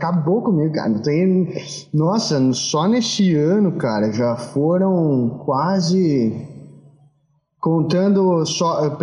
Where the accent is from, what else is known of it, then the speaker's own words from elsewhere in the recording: Rio Grande do Sul, Brazil; born there; now in São Carlos, Brazil; Eu nasci no Rio Grande do Sul, mas quando as pessoas me perguntam onde é que eu moro, eu digo que eu moro na poltrona 17A.